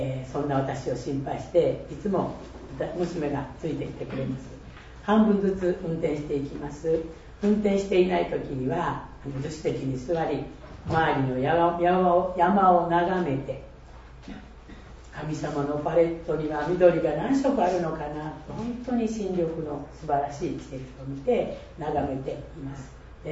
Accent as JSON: {"language": "Japanese", "region": "Kagawa", "country": "Japan", "tie": "born or raised there", "said": "私は1953年に香川県で生まれました。"}